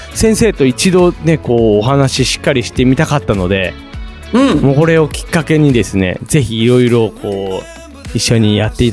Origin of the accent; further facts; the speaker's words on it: Chubu, Japan; 僕もどちらかというと僕中部地方出身なので